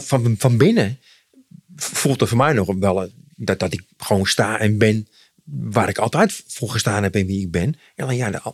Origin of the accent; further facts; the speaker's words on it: Zaandam, North Holland, Netherlands; born there; Want ik ben geboren in Zaandam.